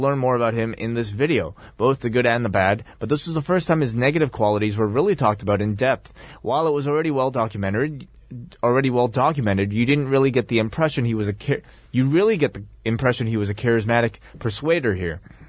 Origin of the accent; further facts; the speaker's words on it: New York, United States; As a New Yorker, I'm glad the Elks Lodge was highlighted.